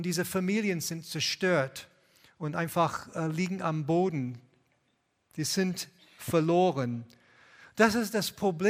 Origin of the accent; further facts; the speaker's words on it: Lebanon; German is a second language; moved away; Ich bin in Libanon groß geworden und in Libanon gab es nie eine richtige Einheit unter das Volk.